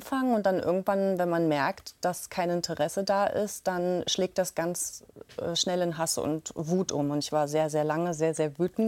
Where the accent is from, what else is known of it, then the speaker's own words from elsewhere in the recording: Zinnowitz, Mecklenburg-Vorpommern, Germany; weil ich habe jetzt nicht so wahnsinnig viele gute Erinnerungen an meine Kindheit in Zinnowitz.